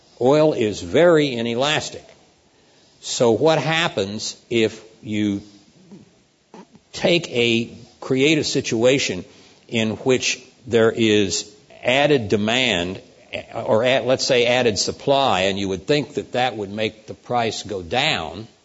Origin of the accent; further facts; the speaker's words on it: Oklahoma, United States; when I was growing up in Oklahoma